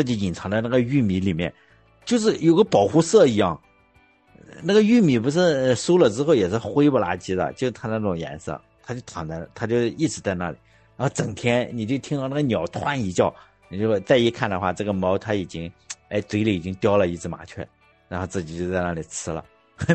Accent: Shandong, China; 但在我们山东这边，大家都不会去捅燕子窝

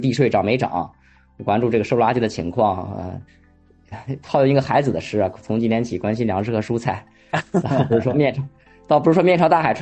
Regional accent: Shijiazhuang, Hebei, China; moved away as an adult; 我是河北的，河北石家庄的。我大学是在国内上，就是大学毕业之前一直在国内

